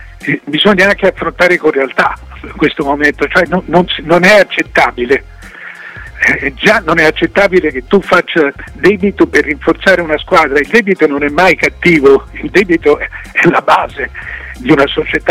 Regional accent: Florence, Tuscany, Italy; mi fa piacere da fiorentino

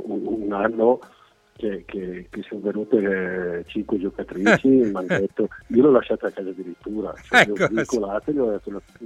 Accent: Brescia, Lombardy, Italy; io sono un milanista, cioè sono bresciano

